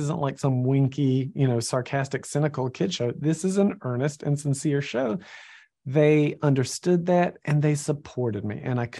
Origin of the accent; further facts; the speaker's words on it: Georgia, United States; I'm email buddies with … which is crazy because like I'm from Georgia. So there's the Georgia connection.